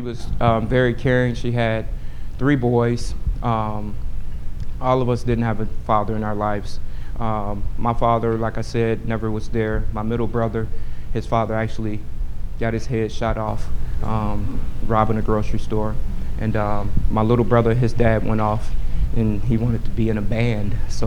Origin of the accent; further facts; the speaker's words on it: Gary, Indiana, United States; So I come from Gary, Indiana, number one murder capital. A lot of poverty. I've been in a house with no heat, no water, no light sometimes.